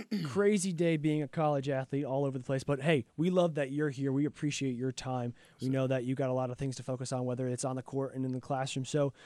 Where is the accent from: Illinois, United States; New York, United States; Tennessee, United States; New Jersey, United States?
New Jersey, United States; Pequannock; I'm right here from Jersey as well. I'm from Pequannock, New Jersey, about 40 minutes-ish away from here.